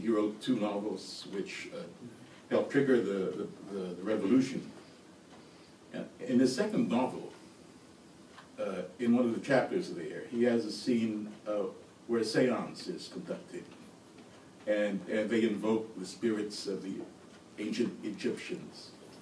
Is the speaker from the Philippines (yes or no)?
yes; Philippines; by the way. I come from the Philippines.